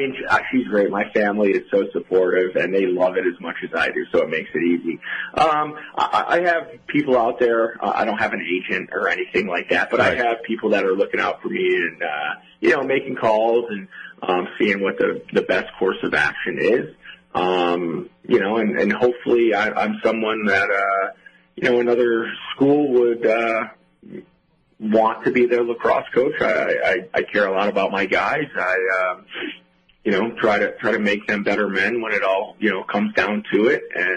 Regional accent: Lafayette, New York, United States; I'm from Lafayette, New York, which is right up near Syracuse.

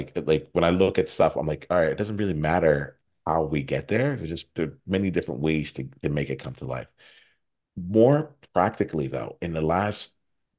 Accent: New Jersey, United States; I grew up in South Jersey. So there's more than one way to get to the Cherry Hill Mall

